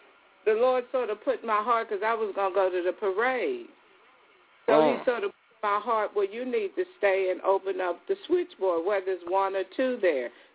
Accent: Trinidad & Tobago; I'm from Trinidad.

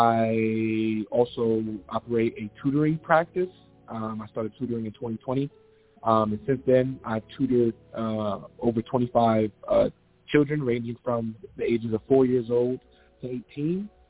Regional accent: Harlem, New York, United States; I'm a Harlemite. I'm from Harlem. My maternal side is from Harlem.

